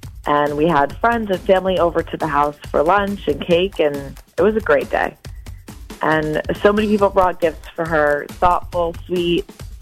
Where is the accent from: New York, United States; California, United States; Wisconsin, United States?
Wisconsin, United States; Monona; and I'm from Monona.